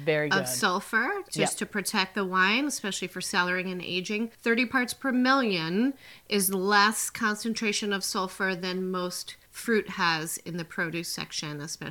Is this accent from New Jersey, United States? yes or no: yes; New Jersey, United States; not only growing up in New Jersey, but I think we're definitely the same generation.